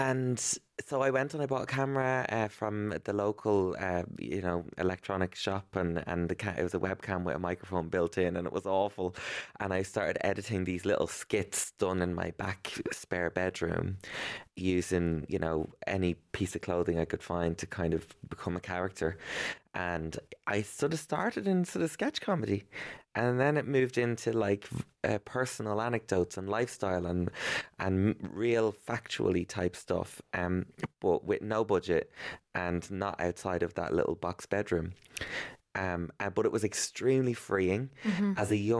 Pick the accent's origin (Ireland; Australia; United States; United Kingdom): Ireland; I think growing up in Ireland as a young gay boy with a weird name and a kind of an unusual personality